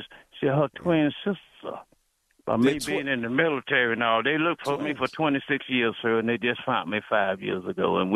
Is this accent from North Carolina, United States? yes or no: yes; North Carolina, United States; moved away as an adult; now in Washington, United States; I'm from North Carolina, Tobacco Road, but I came here to D.C. I've been here for 50 years.